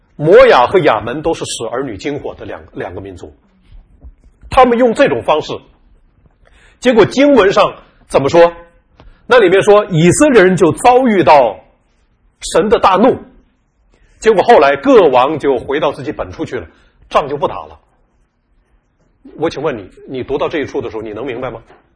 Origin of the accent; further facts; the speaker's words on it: China; 我们过去在国内长大的我们早期的人